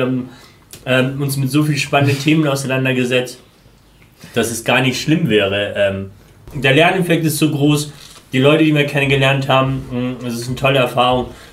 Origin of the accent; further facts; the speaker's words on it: Afghanistan; German is a second language; wenn man in so zwei unterschiedlichen Kulturen groß geworden ist, so wie ich. Dass du einmal also ich komme ursprünglich aus Afghanistan